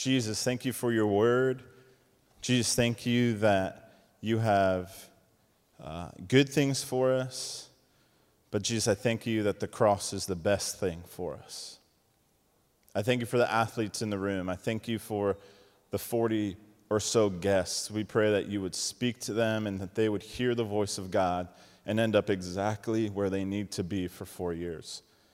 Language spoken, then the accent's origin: English; Colorado, United States; also born or lived in Indiana; I grew up in Colorado, went to school in Indiana